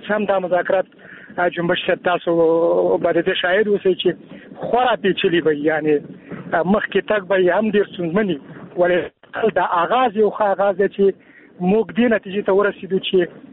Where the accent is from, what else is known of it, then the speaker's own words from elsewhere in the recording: Afghanistan; نو دا د شکر ځای دی او د یو افغان په توګه زه ډېر خوشاله یم